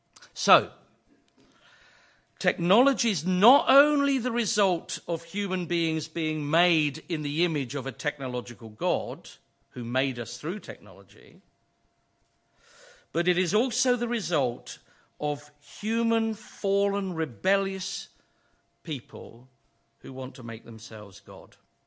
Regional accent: United Kingdom; We're British, so we don't like touching anyone.

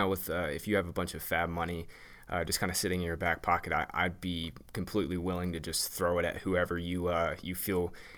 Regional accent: Jacksonville, Florida, United States; I'm from Jacksonville, Bobby, so maybe I have a little bit of bias here

